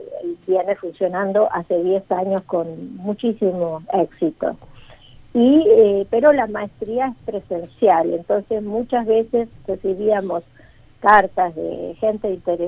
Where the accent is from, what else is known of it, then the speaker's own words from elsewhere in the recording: Rosario, Santa Fe, Argentina; also born or lived in Mendoza; Mira, yo soy rosarina y viví mucho tiempo en Mendoza